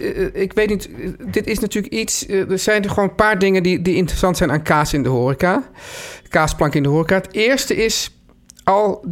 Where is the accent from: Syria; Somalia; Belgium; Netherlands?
Netherlands; En ook, hè, voor denk ook wij als Nederlanders, hoeveel moet je kiezen?